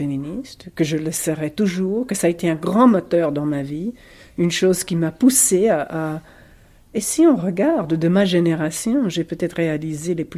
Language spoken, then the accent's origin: French; United States; now in Italy; parce que dès que j'ouvre la bouche, je suis américaine.